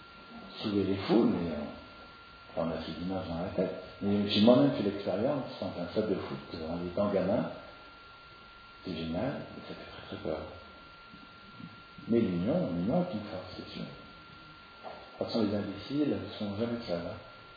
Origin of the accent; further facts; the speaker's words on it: Strasbourg, Grand Est, France; quand j'ai arpenté les stades de foot à Strasbourg, parce que je suis natif de Strasbourg